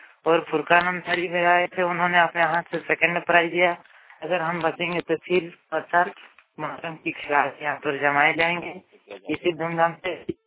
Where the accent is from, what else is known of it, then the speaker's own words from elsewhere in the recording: Jhumarbag, Jharkhand, India; ग्राम झुमरबाग, post Maniyarpur, थाना देवीपुर, जिला देवघर के रहने वाले हूँ।